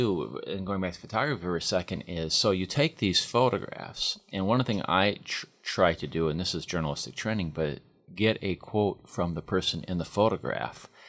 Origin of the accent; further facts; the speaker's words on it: Wisconsin, United States; When I grew up in Wisconsin, and I worked for the Eau Claire Leader-Telegram.